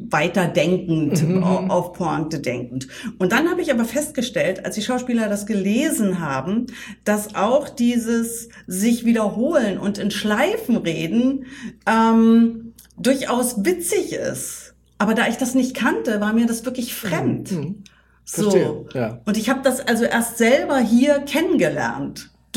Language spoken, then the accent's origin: German; East Germany, Germany; Man muss ja auch sagen, ich komme aus dem Osten.